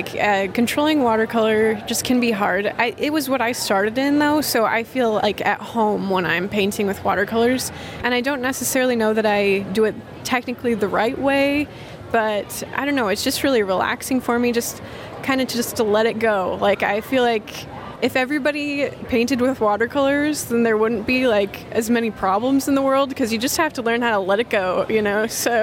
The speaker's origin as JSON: {"language": "English", "town": "Rochester", "region": "Minnesota", "country": "United States", "tie": "born or raised there", "said": "Well, I grew up here. I grew up in Rochester, but we just moved back in March because I was going to have a baby in May and we wanted to be closer to family."}